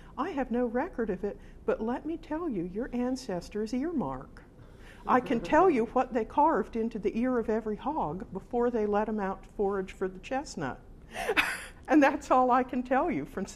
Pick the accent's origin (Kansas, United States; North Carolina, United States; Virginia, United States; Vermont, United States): Vermont, United States; Wethersfield; I am from Wethersfield, Vermont.